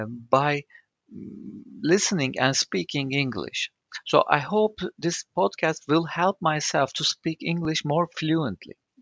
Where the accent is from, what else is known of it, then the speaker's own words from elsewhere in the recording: Istanbul, Turkey; English is a second language; I born and raised in Istanbul, has lived in both sides of the Bosphorus.